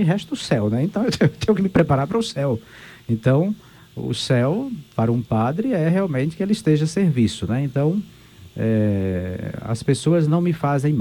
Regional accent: Bahia, Brazil; E olha que eu sou baiana, né

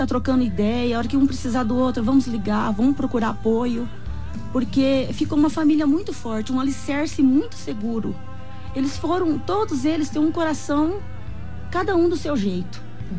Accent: Itaporã, Mato Grosso do Sul, Brazil

